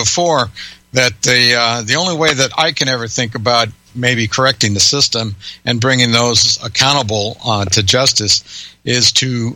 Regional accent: United States; I love this country. I'm an American patriot.

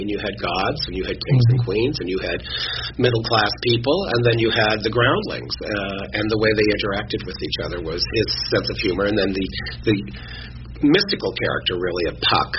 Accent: Seattle, Washington, United States; They live in Seattle now, which is my hometown.

